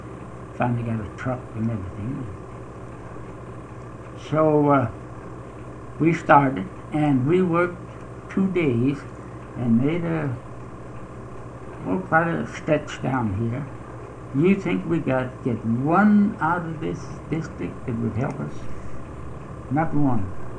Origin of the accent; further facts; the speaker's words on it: Cameron, United States; moved away as an adult; now in Canada; No. See, where I was raised in Cameron. And then I farmed at Cameron for 3 years. Then we went to Canada, my brother, August, and myself.